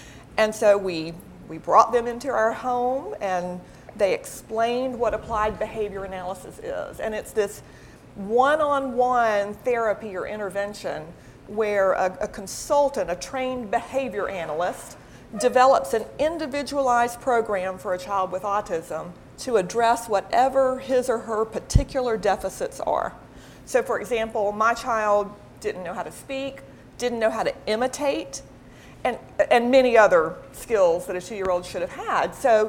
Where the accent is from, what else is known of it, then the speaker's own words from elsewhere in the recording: South Carolina, United States; now in Washington, United States; Neither of us is from D.C. He's from Boston. I'm from South Carolina, which you can probably tell.